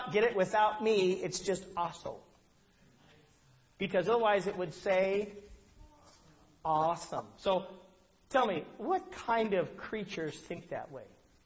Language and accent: English; Colorado, United States; I saw one time a church I grew up in Colorado